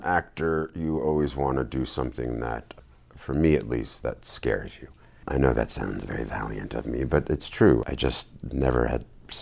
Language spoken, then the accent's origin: English; New Jersey, United States; No, I mean, I grew up in town in New Jersey, and we didn't move.